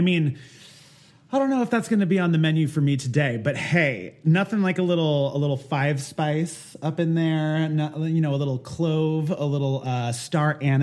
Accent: Philippines; I'm Filipino

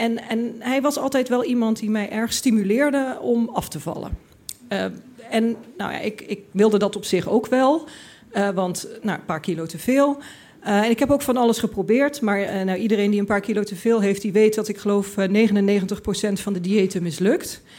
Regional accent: Limburg, Netherlands; ja, ik kwam uit Limburg, ik had dat allemaal niet meegemaakt.

